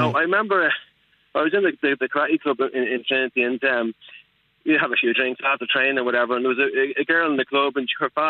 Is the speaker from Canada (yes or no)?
no; Dublin, Leinster, Ireland; I'm from the Liberties originally.